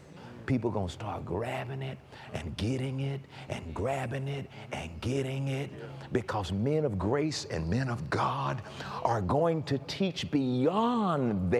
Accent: College Park, United States; I'm from College Park. That ain't happening.

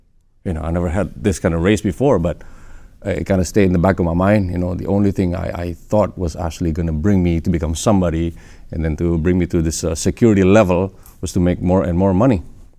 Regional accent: Indonesia; We're from Indonesia. Okay. We live there.

